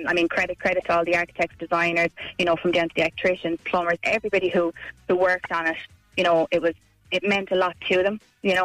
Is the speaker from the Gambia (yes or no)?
no; Tipperary, Munster, Ireland; I'm from Tipperary. I'm actually here at the moment